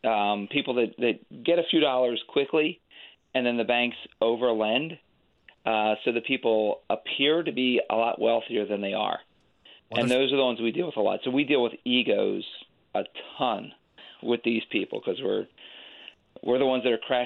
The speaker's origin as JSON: {"language": "English", "town": "Philadelphia", "region": "Pennsylvania", "country": "United States", "said": "Yeah, I'm from Philadelphia, so I still live here. I went to school out in Western PA"}